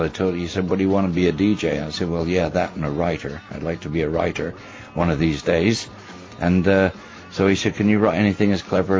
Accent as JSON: {"language": "English", "town": "Vancouver", "region": "British Columbia", "country": "Canada", "said": "No, I'm from Vancouver, British Columbia, but I work top 40."}